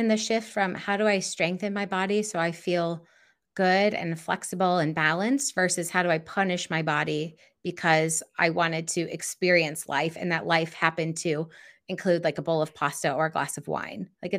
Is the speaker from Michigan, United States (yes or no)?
yes; Michigan, United States; And I grew up in West Michigan, which is a heavily Dutch and German population.